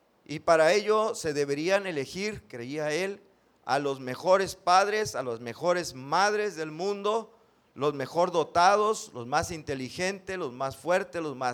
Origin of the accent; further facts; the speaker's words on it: Tampico, Tamaulipas, Mexico; nosotros doblemente pequeñitos porque somos de Tampico, bueno, los que somos de Tampico